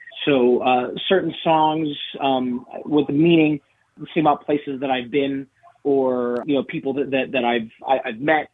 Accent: West Mifflin, Pennsylvania, United States; But I grew up in West Mifflin, and my dad actually grew up in McKeesport as well.

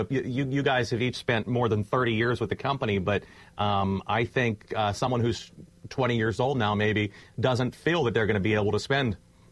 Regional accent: McKeesport, Pennsylvania, United States; also born or lived in Mon City; As I mentioned, I grew up in McKeesport. I lived in Mon City for a while.

